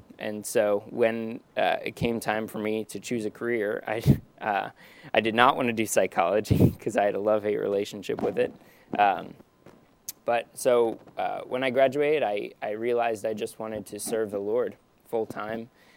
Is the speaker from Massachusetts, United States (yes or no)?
no; Harrisburg, Pennsylvania, United States; also born or lived in Texas; I was born in Texas, but grew up in Harrisburg area in Eders, if anybody's ever heard of it, off of 83. So it's a tiny little town